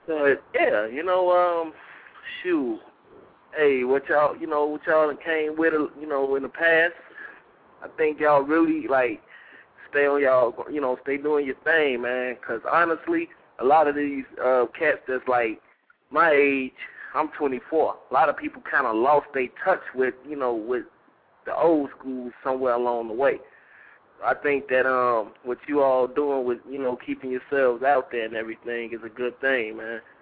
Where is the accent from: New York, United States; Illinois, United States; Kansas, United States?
Illinois, United States; Chicago; I'm from Chicago, yo.